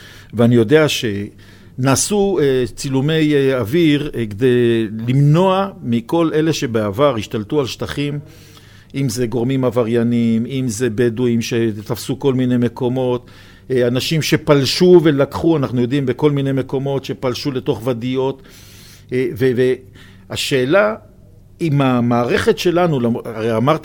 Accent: Jerusalem, Jerusalem District, Israel; בירושלים אנחנו ירושלמים, כן.

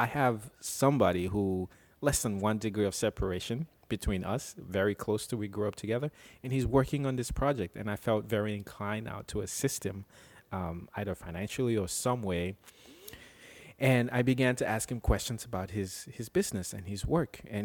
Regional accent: Cameroon; I came across a friend of mine who I grew up in back in Cameroon

